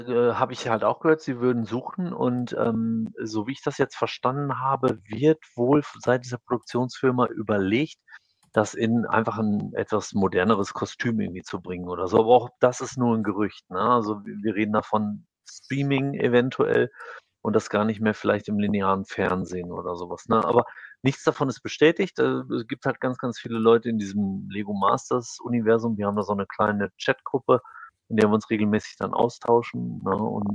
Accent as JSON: {"language": "German", "region": "North Rhine-Westphalia", "country": "Germany", "said": "Ich komme aus Münsterland"}